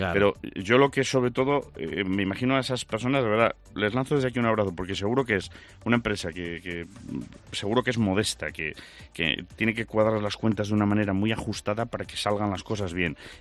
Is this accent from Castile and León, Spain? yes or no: yes; Zamora, Castile and León, Spain; yo soy un integrista zamorano